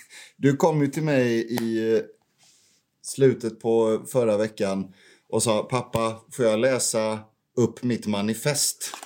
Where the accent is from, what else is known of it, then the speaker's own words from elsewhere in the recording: Jönköping, Jönköping County, Sweden; Ja, men vi är ju smålänningar. Födda och uppvuxna i Jönköping, de flesta av oss.